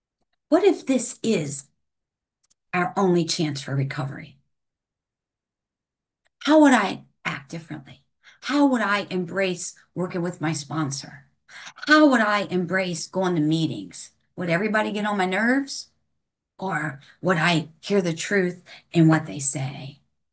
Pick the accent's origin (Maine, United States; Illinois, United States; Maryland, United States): Maryland, United States; And we were in Ocean City, Maryland. I'm originally from Maryland, at the beach.